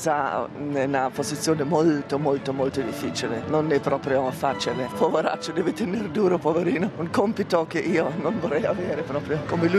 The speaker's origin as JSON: {"language": "Italian", "country": "Germany", "said": "Chiaro che lo so, sono tedesca."}